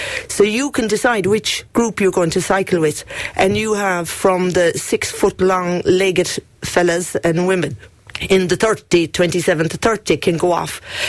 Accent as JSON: {"language": "English", "town": "Killarney", "region": "County Kerry", "country": "Ireland", "tie": "born or raised there", "said": "I'm from Killarney. I was brought up in town, so we always cycled."}